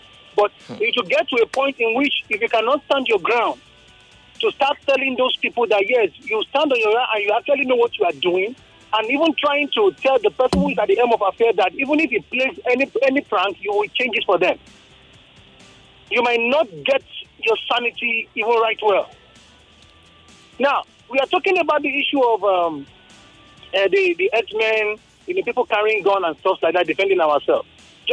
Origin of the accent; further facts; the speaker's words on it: Ogun, Nigeria; I'm from Ogun State.